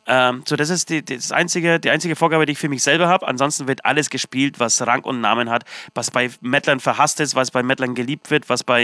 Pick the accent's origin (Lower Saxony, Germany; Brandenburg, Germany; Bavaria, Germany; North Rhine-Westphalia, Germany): Bavaria, Germany; Trockau; In meiner geheimen Höhle, da wo ich aufgewachsen bin, in meiner Hut praktisch, in Trockau.